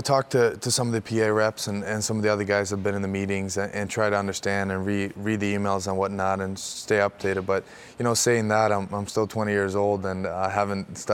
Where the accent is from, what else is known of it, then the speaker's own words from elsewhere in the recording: Stockholm, Stockholm County, Sweden; Stockholm.